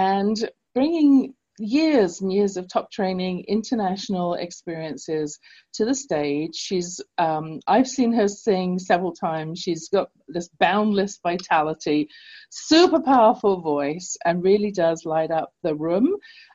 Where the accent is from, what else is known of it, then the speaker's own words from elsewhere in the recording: London, England, United Kingdom; Yay, London, England, my hometown.